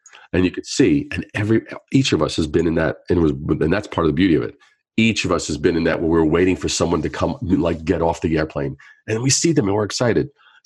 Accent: Canada; because I'm Canadian.

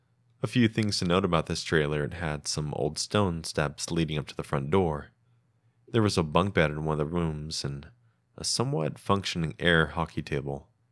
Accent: Lockhart, Texas, United States; I grew up in Texas. I still live here along with my family that will be mentioned in this story.

